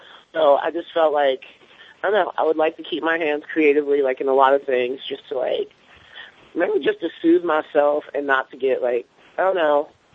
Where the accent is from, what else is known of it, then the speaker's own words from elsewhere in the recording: Triana, Alabama, United States; Like, I grew up in Triana. Like, it's like I looked on the Wikipedia for my hometown. It's like population 400.